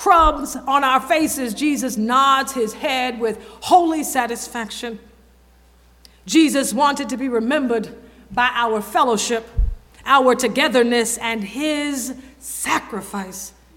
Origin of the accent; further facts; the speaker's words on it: the South, United States; When I was growing up in the South, the members would call each other brother and sister.